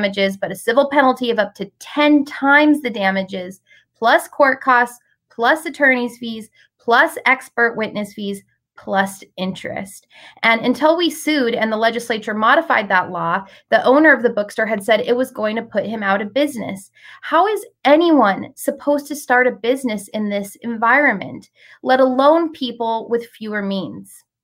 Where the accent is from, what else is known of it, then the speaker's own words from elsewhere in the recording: Palm Desert, California, United States; a bird sanctuary in my hometown of Palm Desert.